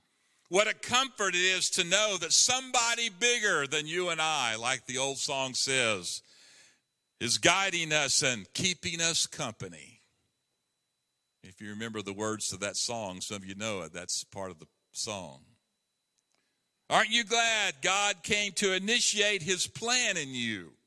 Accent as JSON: {"language": "English", "town": "Enid", "region": "Oklahoma", "country": "United States", "tie": "born or raised there", "also_born_or_lived": "Garber, United States", "said": "It is not a coincidence that I was born in Enid in 1961, that I lived in Garber for the first 2.5 years, Garber, Oklahoma. That on the day President Kennedy was assassinated in November of 1963, we were moving to Enid"}